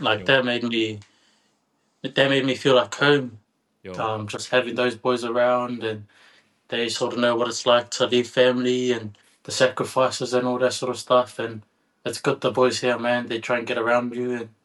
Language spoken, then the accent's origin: English; Auckland, New Zealand; I was born and bred in Auckland. I've got four older sisters. I went to St. Peter's College in Auckland.